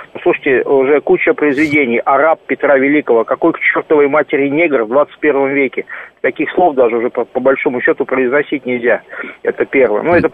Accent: Uzbekistan; своей супруге я говорил, которая родилась и выросла в Узбекистане так же, как я.

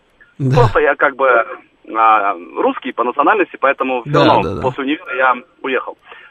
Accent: Kyrgyzstan; moved away as an adult; Я родом из Киргизии, я учился в американском университете

